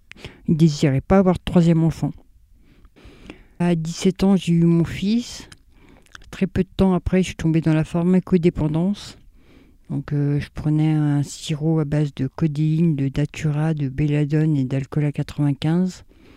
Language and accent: French; Bourg-en-Bresse, Auvergne-Rhône-Alpes, France; j'ai 52 ans. Je viens de Bourg-en-Bresse et je suis célibataire